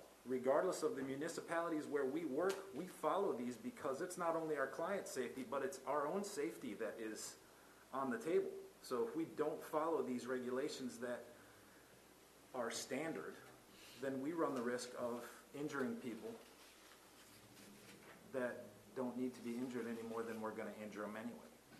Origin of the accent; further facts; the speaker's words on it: Salisbury, Maryland, United States; I moved to Berlin 5 years ago. I'm from the area. I grew up in Salisbury.